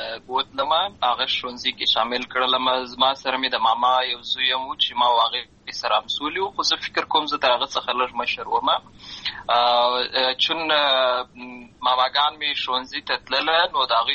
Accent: Lashkar Gah, Helmand, Afghanistan; born there; also born or lived in Uruzgan; زه په اصل کې د اوروزګان ولایت یم اما زه په هلمند ولایت لشکرګاه کې پیدا شوی یم

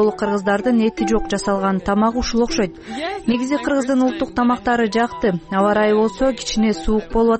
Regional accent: Canada; Kyrgyz is a second language; Канададан келдим.

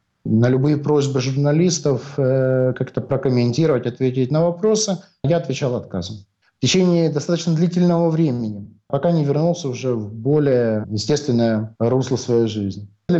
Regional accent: Russia; born there; Слышите, русский язык — это мой родной язык.

